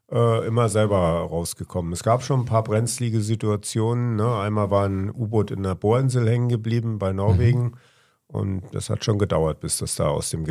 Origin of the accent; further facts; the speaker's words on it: Bad Bramstedt, Schleswig-Holstein, Germany; also born or lived in Munich; ich bin ein geborener Münchner, weil mein Vater damals da gearbeitet hat, die ersten 6 Jahre in München. Dann bin ich in Schleswig-Holstein, also in Bad Bramstedt, das ist bei Hamburg, meine 13 Jahre zur Schule gegangen